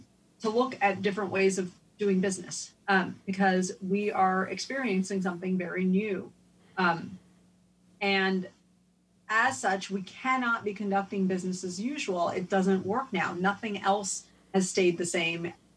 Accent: San Antonio, Texas, United States; I'm from Texas. I don't know if your listeners know that I'm from San Antonio.

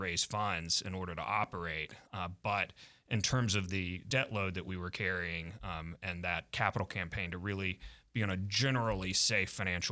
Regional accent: Little Rock, Arkansas, United States; I grew up here in Little Rock. I graduated from Central High in 97.

